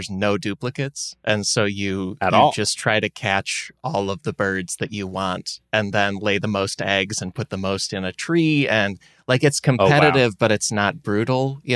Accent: Illinois, United States; I grew up with winter outside Chicago, and then I went to college in winter in Syracuse.

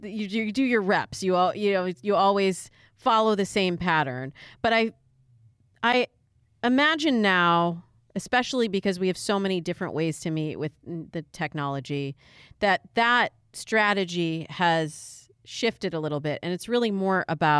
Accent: Michigan, United States; also born or lived in Chicago, Illinois; Well, I'm originally from Michigan, I went to school in Chicago

